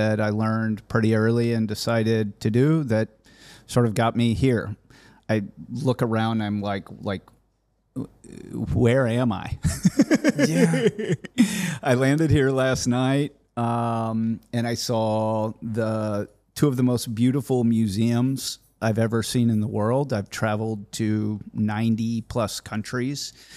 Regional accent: Texas, United States; So yeah, I'm a seventh generation Texan

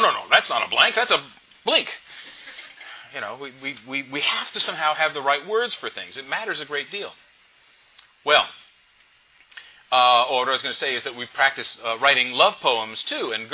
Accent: Memphis, Tennessee, United States; I'm from Memphis, and it's very warm there

